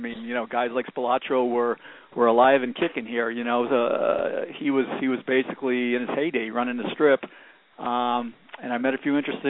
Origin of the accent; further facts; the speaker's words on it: Dearborn, Michigan, United States; now in Las Vegas, United States; No, I'm actually from Detroit, and I grew up in Detroit in one of the suburbs called Dearborn.